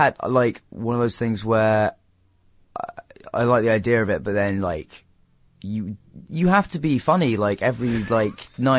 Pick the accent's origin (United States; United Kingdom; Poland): United Kingdom; England; Okay, well, I mean, being English, obviously the original Office.